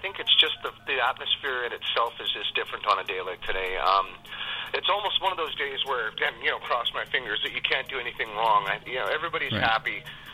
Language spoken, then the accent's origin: English; Manitoba, Canada; I love Manitoba. I live right beside the White Mud River and we're not far from Lake Manitoba. So for a kid growing up, I mean, it was no better place for me to grow up